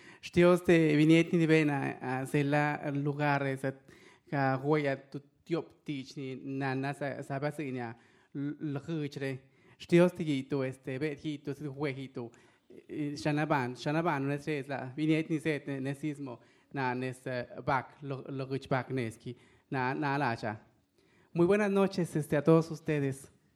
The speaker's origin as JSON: {"language": "Spanish", "region": "Oaxaca", "country": "Mexico", "said": "me ha dado esa libertad que quizás en mi pueblo no hubiera encontrado por el machismo, por discriminación que existe todavía en Oaxaca, especialmente en el Valle de Tlacolula."}